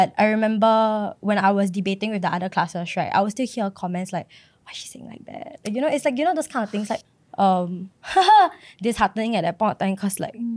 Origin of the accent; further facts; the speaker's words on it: Philippines; Just because I'm Filipino.